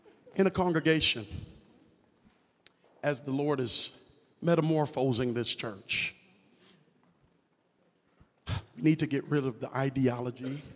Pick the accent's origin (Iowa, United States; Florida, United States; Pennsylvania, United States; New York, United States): New York, United States; Brooklyn; I'm from Brooklyn.